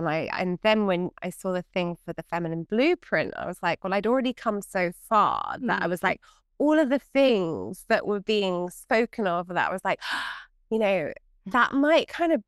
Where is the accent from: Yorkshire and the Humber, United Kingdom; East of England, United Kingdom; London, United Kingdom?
London, United Kingdom; I grew up in London